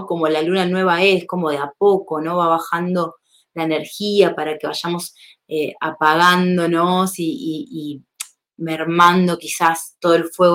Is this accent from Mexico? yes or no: no; Buenos Aires, Argentina; Yo soy de Buenos Aires y los últimos 5 años no viví en Buenos Aires. Pero ahora sí estoy por ahí temporalmente hasta ver dónde será mi próximo destino.